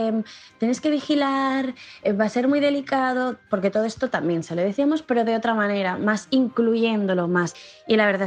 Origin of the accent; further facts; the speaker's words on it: Barcelona, Catalonia, Spain; de Barcelona.